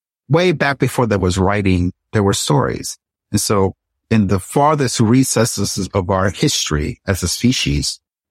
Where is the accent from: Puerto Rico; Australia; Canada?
Puerto Rico; When I was a little girl growing up in Puerto Rico